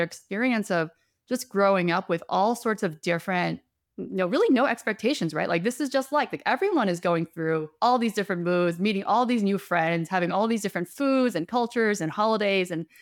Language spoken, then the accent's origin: English; New York, United States; also born or lived in Rochester, United States / Atlanta, United States / Morgantown, United States; So I grew up in Rochester, New York, Atlanta, Georgia, Morgantown, West Virginia, and ultimately went to middle school and high school on Long Island in New York.